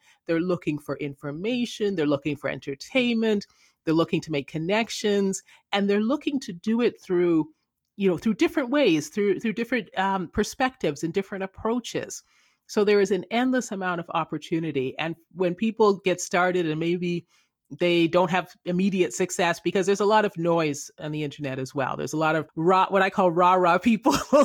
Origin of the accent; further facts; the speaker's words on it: Canada; also born or lived in England; But I was born in England and grew up in Canada